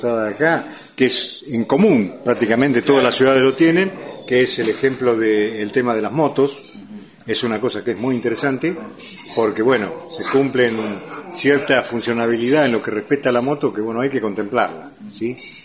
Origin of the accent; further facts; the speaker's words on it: Benito Juárez, Buenos Aires Province, Argentina; Soy nativo de Benito Juárez. Tengo la oficina en Benito Juárez